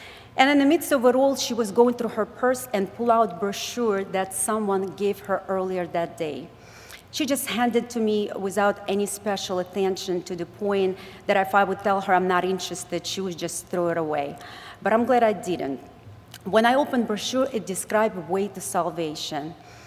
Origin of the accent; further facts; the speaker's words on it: Ukraine; originally I came from Ukraine. I didn't have a privilege to be raised in a Christian home